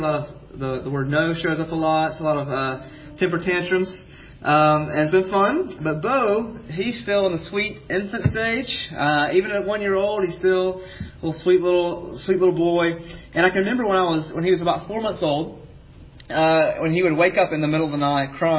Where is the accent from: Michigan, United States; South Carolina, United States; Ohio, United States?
South Carolina, United States; now in Seattle, United States; back when I grew up in South Carolina to really teach me about the grace of God for the first time.